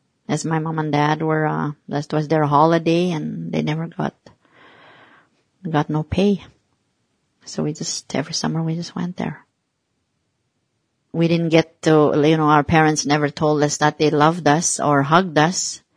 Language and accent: English; Birch River, Manitoba, Canada; born there; I'm from Sapatoya Cree Nation, and I live here in Swan River, Manitoba. I was born in Birch River. There were 17 of us in the family.